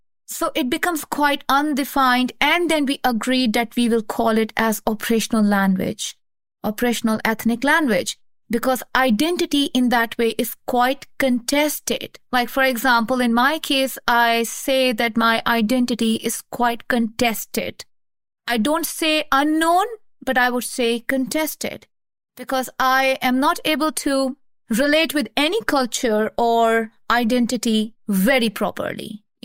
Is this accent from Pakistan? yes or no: yes; Pakistan; born there; So Arabic is not my mother tongue because I was born in Pakistan.